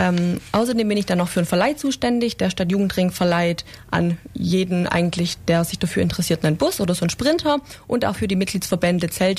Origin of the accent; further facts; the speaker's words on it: Ebnat, Baden-Württemberg, Germany; now in Ulm, Germany; Ich komme aus Ebnath ursprünglich, das ist in der Nähe von Aalen. Ich wollte zu meinem Freund ziehen und habe deswegen nach einer Ausbildung in Ulm geschaut.